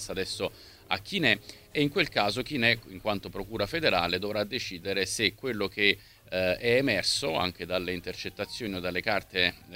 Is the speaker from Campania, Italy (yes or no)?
yes; Naples, Campania, Italy; Io sono napoletano